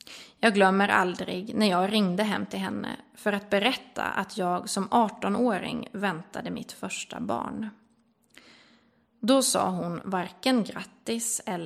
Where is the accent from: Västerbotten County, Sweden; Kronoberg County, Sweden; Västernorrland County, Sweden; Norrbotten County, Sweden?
Västerbotten County, Sweden; Umeå; Eftersom att jag är uppvuxen i Umeå och mormor och, ja, även morfar bodde i Skåne